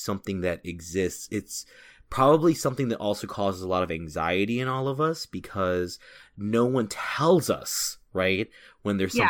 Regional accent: Chicago, Illinois, United States; First of all, just as a Chicagoan, when someone tells me that a house has a crawl space

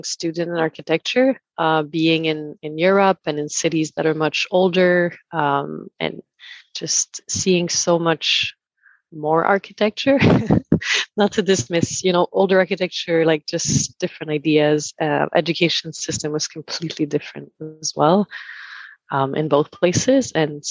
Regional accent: Montreal, Quebec, Canada; I grew up in Montreal.

